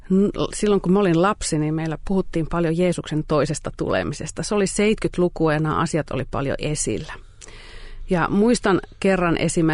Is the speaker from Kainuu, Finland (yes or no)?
yes; Kajaani, Kainuu, Finland; mä oon kasvanut uskovaisessa kodissa tuolla Kajaanissa aikanaan.